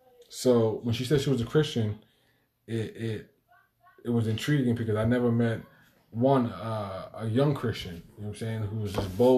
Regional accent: Chelsea, Massachusetts, United States; Growing up in Chelsea, you just see mostly Latin people.

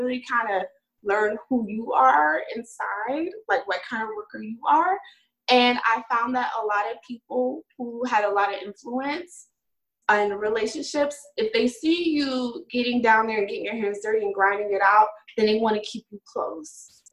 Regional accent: Atlanta, Georgia, United States; I'm from Atlanta, Georgia.

